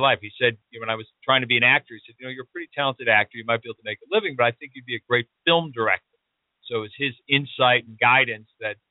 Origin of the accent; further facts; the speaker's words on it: Chicago, Illinois, United States; I grew up in Chicago.